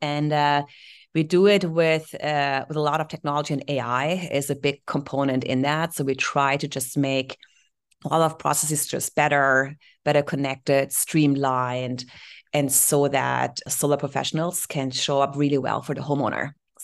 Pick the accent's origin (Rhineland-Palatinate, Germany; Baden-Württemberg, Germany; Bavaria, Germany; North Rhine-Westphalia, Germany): Baden-Württemberg, Germany; Heidelberg; English is a second language; So I'm originally from Germany. So forgive my little grammatical or grammar mistakes here and there or my accent. So born in Heidelberg, started my career really at SAP, SAP AG, very big technology company in Germany.